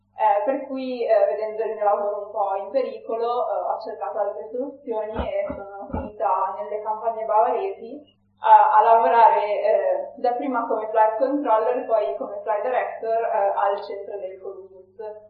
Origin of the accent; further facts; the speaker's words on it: Milan, Lombardy, Italy; che sono un prodotto milanese. Sono nata e cresciuta a Milano, ho studiato a Milano